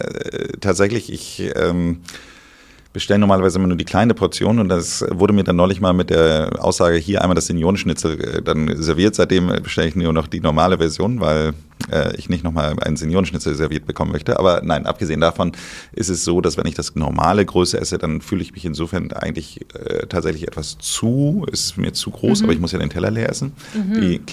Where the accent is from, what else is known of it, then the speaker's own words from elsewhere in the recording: Hamburg, Germany; now in Berlin, Germany; dass ich als Hamburger früher nicht so häufig da war wie jetzt als Berliner